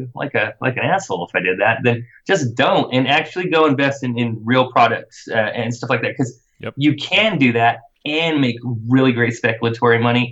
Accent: Idaho, United States; I'm from Idaho. I say potato, plus skinning cats is really sick.

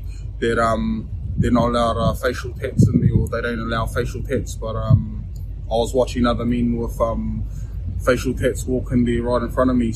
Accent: Tokoroa, Waikato, New Zealand; I was raised in Tokoroa. It's just all we know there is being a bushman and a gang member.

